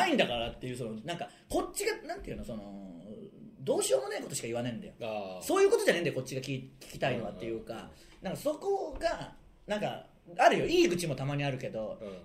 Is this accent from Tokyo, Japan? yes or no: no; Tsuyama, Okayama, Japan; 僕らの地元である岡山県津山市の情報を送ってもらい